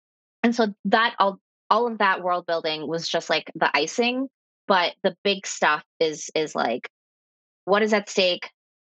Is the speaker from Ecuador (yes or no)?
yes; Ecuador; I'm from Ecuador, and so Ecuador has had its share of wars